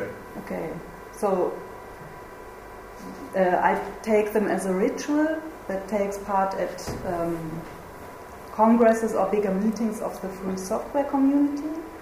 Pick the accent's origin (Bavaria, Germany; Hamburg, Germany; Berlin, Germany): Berlin, Germany; English is a second language; I'm from Berlin